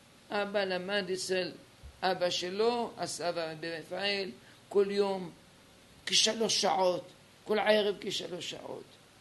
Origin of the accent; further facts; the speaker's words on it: Tunis, Tunis Governorate, Tunisia; אנחנו לא גדלנו בג'רבה, גדלנו בתוניס.